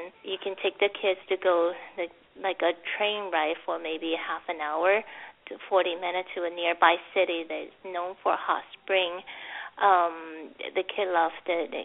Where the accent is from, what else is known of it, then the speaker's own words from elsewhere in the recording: Taipei, Taiwan; I grew up in Taipei, so I kind of know which area is safer versus some area